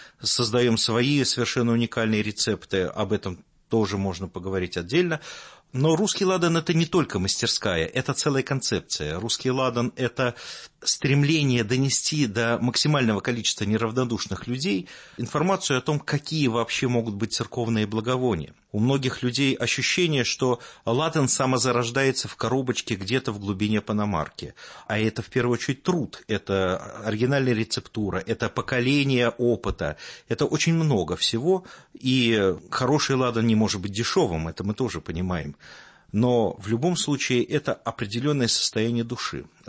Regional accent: Moscow, Russia; я москвич

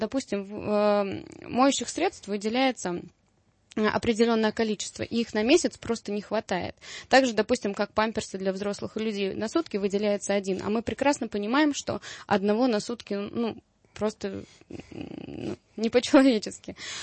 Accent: Rostov-on-Don, Rostov Oblast, Russia; Я сама из Ростова-на-Дону.

